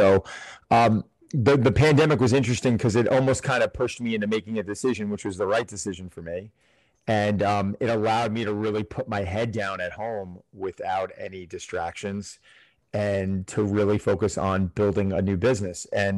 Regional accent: Cold Spring Harbor, New York, United States; And I was born and raised in Cold Spring Harbor, New York. So I'm very familiar with Syosset and used to swim against the high school and play baseball against them.

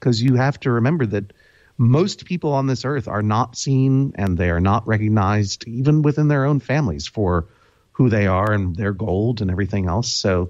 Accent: Brookline, Massachusetts, United States; We're both from Brookline, Massachusetts.

